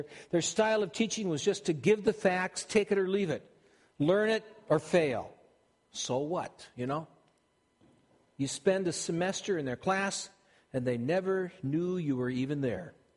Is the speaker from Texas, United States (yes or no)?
no; Minnesota, United States; I have an accent because I'm from Minnesota?